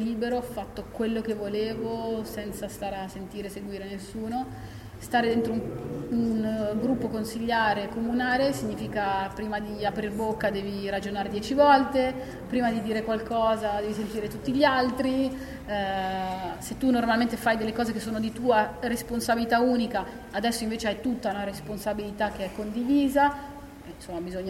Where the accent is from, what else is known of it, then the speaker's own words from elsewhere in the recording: Perugia, Umbria, Italy; io sono di Perugia tra l'altro, sono nata e cresciuta lì.